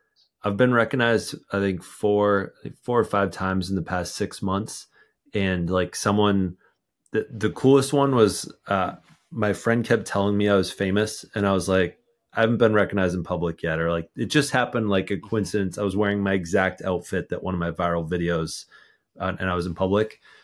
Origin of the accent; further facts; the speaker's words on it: Texas, United States; And I was in Austin, Texas. So I was like, all right, I can get recognized in my home state.